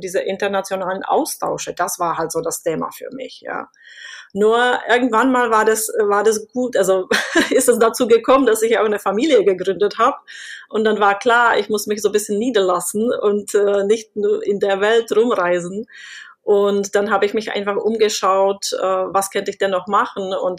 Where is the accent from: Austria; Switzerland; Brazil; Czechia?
Czechia; moved away as an adult; now in Germany; ich bin selber eben in Tschechien geboren und aufgewachsen und bin dann zum Studium nach Deutschland gekommen und bin dann halt hier auch geblieben.